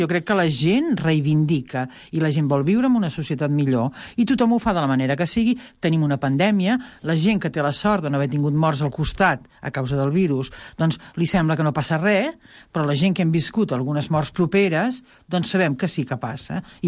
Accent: Mataró, Catalonia, Spain; Per exemple, a Mataró, jo vinc de Mataró

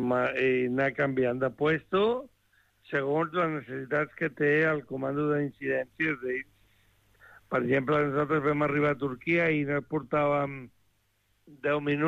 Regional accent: Málaga, Andalusia, Spain; Som malaguenys, no som catalans.

